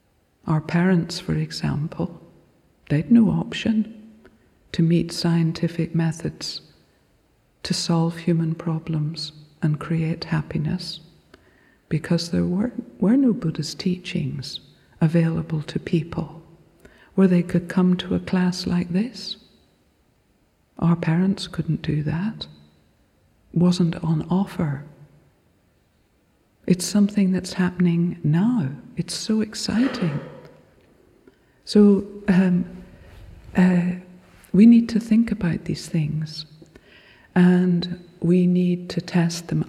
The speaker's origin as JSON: {"language": "English", "region": "Northern Ireland", "country": "United Kingdom", "said": "I'm from Northern Ireland, and growing up, there was no option to practice Kadampa Buddhism in Northern Ireland."}